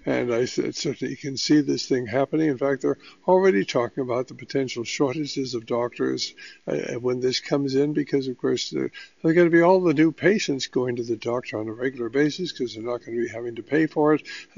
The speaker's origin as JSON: {"language": "English", "town": "Oakland", "region": "California", "country": "United States", "tie": "born or raised there", "said": "Well, I was born and raised in Oakland. I mean, McChesney High School up on Excelsior Avenue."}